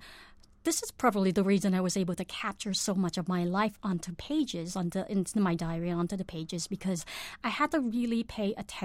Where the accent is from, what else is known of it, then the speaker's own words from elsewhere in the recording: Cambodia; I think as a child growing up in Cambodia, you live very much in your body.